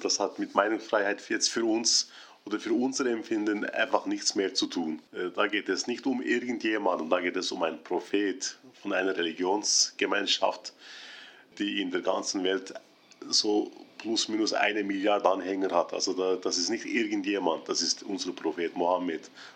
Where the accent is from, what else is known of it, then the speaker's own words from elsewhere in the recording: Turkey; Noch in den früheren Jahren habe ich an verschiedenen interessanten Projekten in meinem Heimatland gearbeitet, in Ankara.